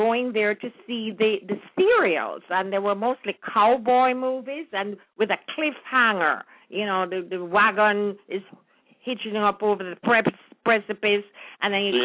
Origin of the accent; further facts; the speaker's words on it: Jamaica; Well, you know, since as I grew up as a Jamaican, then I call it the Jamaican name.